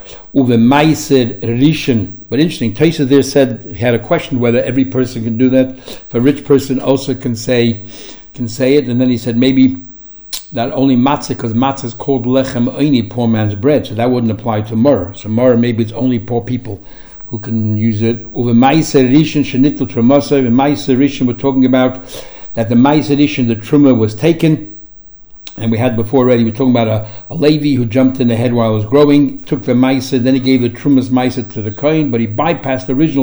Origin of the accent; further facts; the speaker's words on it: Crown Heights, New York, United States; when I was growing up in Crown Heights